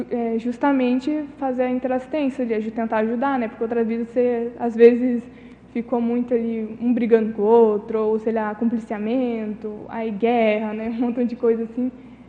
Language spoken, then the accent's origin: Portuguese; Conceição dos Ouros, Minas Gerais, Brazil; also born or lived in São Bento do Sapucaí; now in Foz do Iguaçu, Brazil; eu sou natural ali, eu nasci em São Bento do Sapucaí, mas minha vida inteira nasci, não nasci não, né? Cresci em Conceição dos Ouros